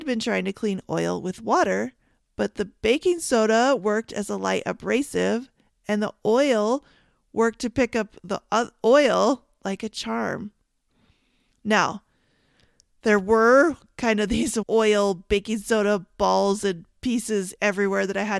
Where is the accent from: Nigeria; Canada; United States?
Canada; And I have to laugh at myself because I'm Canadian and saying sorry is about as common as saying eh.